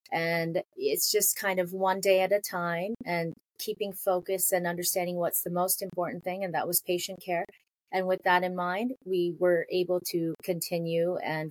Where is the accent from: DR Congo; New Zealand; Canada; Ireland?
Canada; now in United States; I grew up in Canada, and in Canada, pediatrics is a specialty.